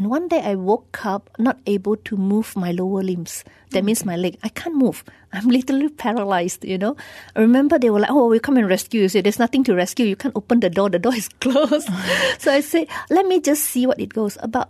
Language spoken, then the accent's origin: English; Sitiawan, Perak, Malaysia; because I'm from City Awan, Hospital Manjung is just very nearby.